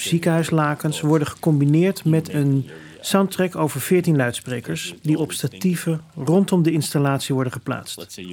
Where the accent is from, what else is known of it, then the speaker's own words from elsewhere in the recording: Rotterdam, South Holland, Netherlands; born there; Begin februari van dit jaar, 2026, is in Rotterdam, mijn geboortestad